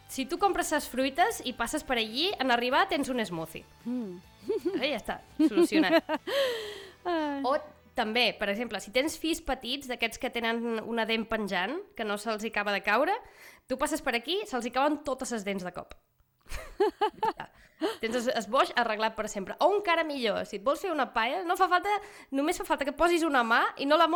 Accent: Ibiza, Balearic Islands, Spain; és que jo som d'Eivissa

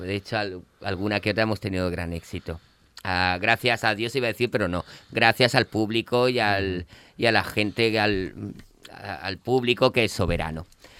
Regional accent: Elche, Valencian Community, Spain; Yo soy de Elche, de Elche.

